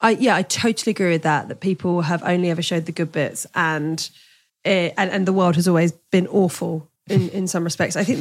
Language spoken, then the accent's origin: English; Portsmouth, South East England, United Kingdom; See, I grew up in Portsmouth, so pebble beaches make sense to me.